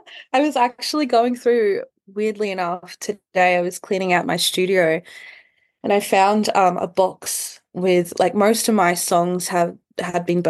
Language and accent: English; Brisbane, Queensland, Australia; I grew up in Meanjin